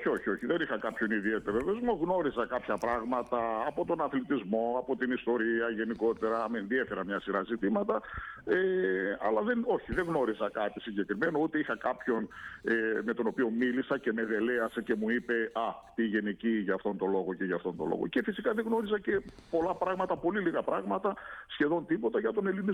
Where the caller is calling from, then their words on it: Rhodes, South Aegean, Greece; Αυτή τη στιγμή βρίσκομαι στη Ρόδο. Από εδώ, από τη Ρόδο δηλαδή επικοινωνούμε.